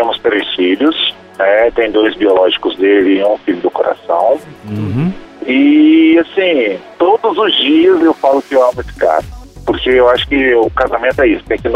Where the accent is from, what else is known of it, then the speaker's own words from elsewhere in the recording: Vila Velha, Espírito Santo, Brazil; born there; now in Vespasiano, Brazil; Eu sou capixaba, nascido de Vila Velha. E hoje eu moro em Vespasiano, em Minas Gerais.